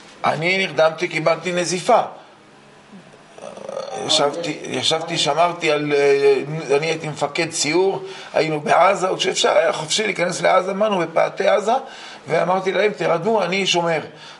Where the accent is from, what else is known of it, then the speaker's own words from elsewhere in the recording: Kiryat Motzkin, Haifa District, Israel; born there; כשהייתי ילד קטן, נולדתי בקריית מוצקין, והיה לנו לול עם תרנגולות בבית